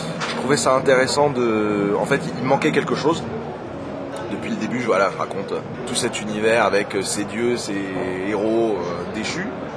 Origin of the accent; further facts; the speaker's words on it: Troyes, Grand Est, France; Un à Troyes, dans ma ville natale.